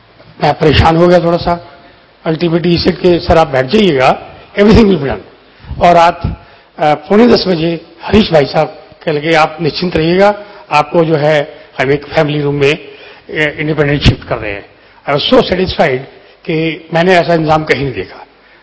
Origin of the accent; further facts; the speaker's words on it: Faridabad, Haryana, India; मैं फरीदाबाद से आया हूँ।